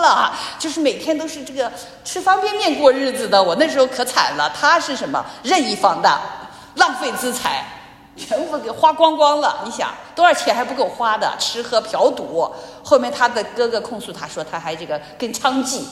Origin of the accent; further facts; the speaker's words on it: Zhejiang, China; 之前我们浙江话说脑西大牢了